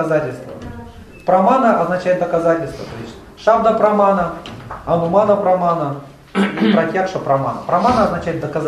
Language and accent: Russian; Bratsk, Irkutsk Oblast, Russia; born there; Вот я родился в Братске